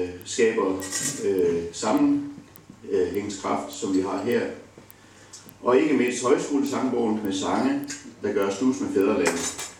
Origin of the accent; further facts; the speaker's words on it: Nykøbing Mors, North Denmark Region, Denmark; accent: Mors dialect; om netop Nykøbing Mors, som er min fødeby